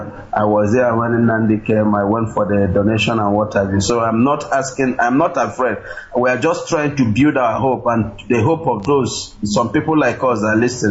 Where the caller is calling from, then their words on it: Malaysia; Yeah, Maze, good morning from here. I'm calling from Malaysia.